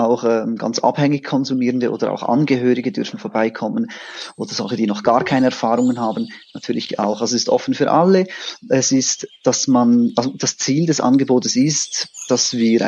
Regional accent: Switzerland; Ich bin aus der Schweiz, wie man hört. Ich wohne in Zürich. Ich arbeite in Zürich. Genau, ich bin 37.

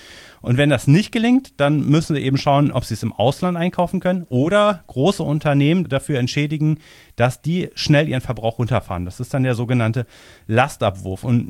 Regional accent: North Rhine-Westphalia, Germany; Also ich komme ja aus der Umgebung von Köln

